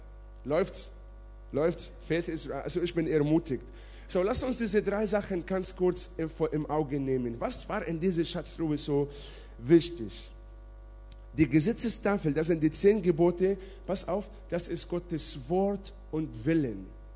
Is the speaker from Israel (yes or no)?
yes; Israel; German is a second language; also ich komme aus Israel